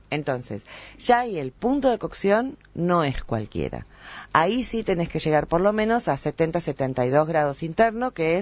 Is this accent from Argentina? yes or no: yes; Buenos Aires, Argentina; soy de Buenos Aires